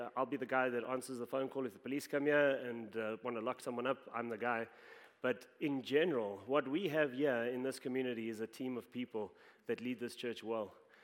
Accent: South Africa; now in Canada; So being South African, I can tell you a couple of cultural things. And now being Canadian for 10 years

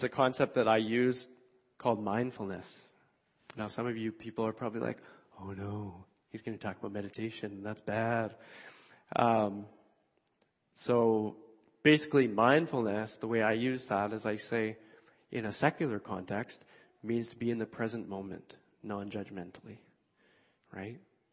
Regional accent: Vancouver, British Columbia, Canada; Because I grew up in Vancouver.

